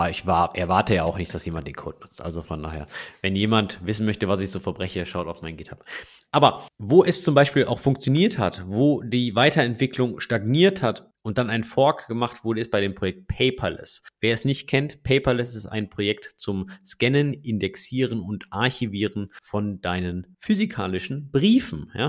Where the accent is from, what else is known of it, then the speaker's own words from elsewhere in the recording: North Rhine-Westphalia, Germany; Ich komm aus Nordrhein-Westfalen.